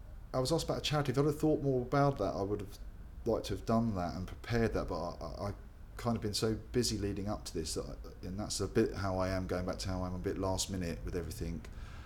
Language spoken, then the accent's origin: English; Slough, South East England, United Kingdom; From Slough, actually. From Slough. I was born in Slough, and travelled, like I say, around the world, but then came back to a place just outside Slough. So I've sort of come back to near where I was born.